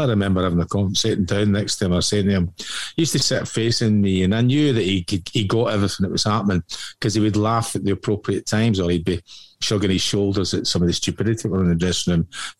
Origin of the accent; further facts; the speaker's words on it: Scotland, United Kingdom; I said, and I'm from Scotland.